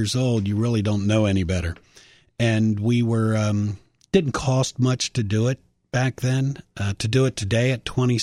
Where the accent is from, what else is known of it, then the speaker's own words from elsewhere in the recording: Hightstown, Maryland, United States; I grew up in a little town, Hightstown, Maryland, which is about halfway between Gaithersburg and Frederick off 270.